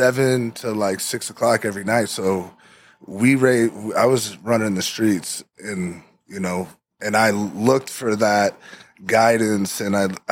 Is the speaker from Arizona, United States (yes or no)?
yes; Scottsdale, Arizona, United States; Yeah, Scottsdale, Arizona, 1987. Raised by a single mom, 5 kids, no high school diploma.